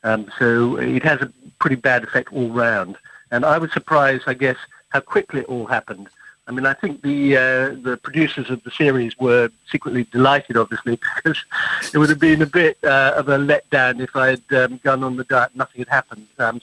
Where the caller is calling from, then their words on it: England, United Kingdom; And I'm calling you from England.